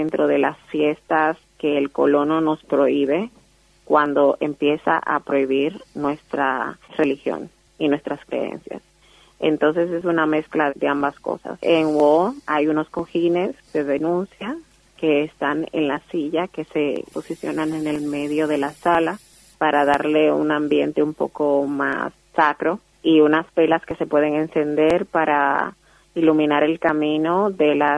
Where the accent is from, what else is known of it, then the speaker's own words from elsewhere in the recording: Dominican Republic; moved away; desde que salí de República Dominicana y he empezado a hacer este trabajo